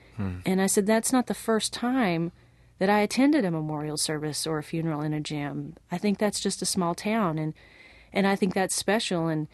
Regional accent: Morton, Washington, United States; I am from Morton, Washington, which is on the west side of Washington State. It's a little valley, and it's a logging community.

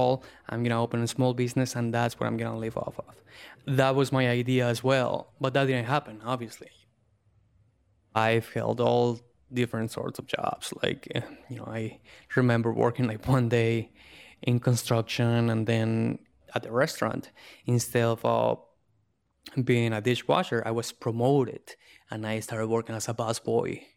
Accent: Guadalajara, Jalisco, Mexico; now in Chicago, United States

